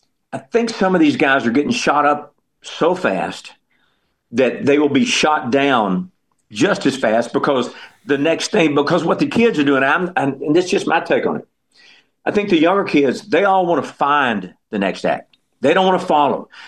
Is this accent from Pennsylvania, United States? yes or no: no; Texas, United States; But I think the reason they're putting me in is hopefully I'm born and raised in Texas. And you know the old saying, you can tell a Texan, you just can't tell them much.